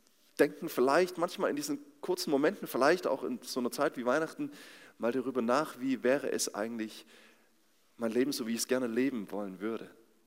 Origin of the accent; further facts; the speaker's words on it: Aue, Saxony, Germany; Mein Dorf, wo ich herkomme, heißt Alberoda. Kennt kein Mensch. Ist ein kleiner Stadtteil inzwischen von Aue.